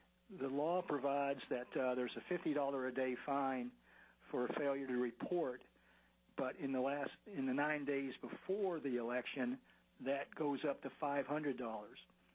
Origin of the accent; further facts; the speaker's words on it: Texas, United States; moved away as an adult; now in Alaska, United States; I was born and raised in Texas along with three brothers.